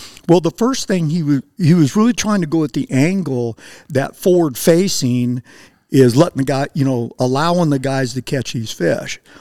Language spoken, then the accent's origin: English; California, United States; Like when I first came out here and started fishing a spinning rod, which I grew up with in California